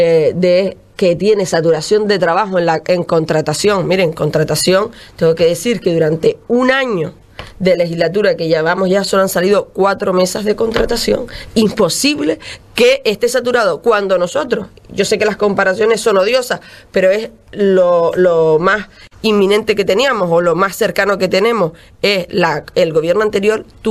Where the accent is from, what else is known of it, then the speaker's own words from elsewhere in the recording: Tuinés, Spain; nadie va a tratar con mayor mimo y con mayor respeto y con mayor cariño ese festival que los que somos de Tuinés